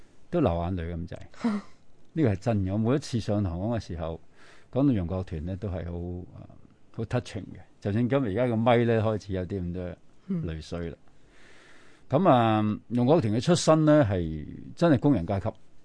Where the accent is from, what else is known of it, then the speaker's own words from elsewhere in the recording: Hong Kong; 我自己覺得作為香港人咧，係應該知嘅。